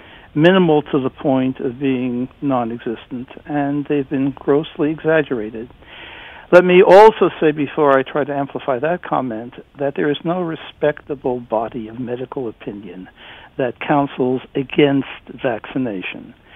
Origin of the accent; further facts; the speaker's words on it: United States; I'm an American.